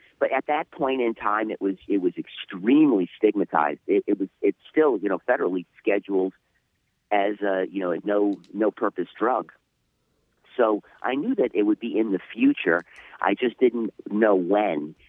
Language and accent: English; East Coast, United States; I'm from the East Coast originally, and so I got involved in the cannabis when I was probably about 12.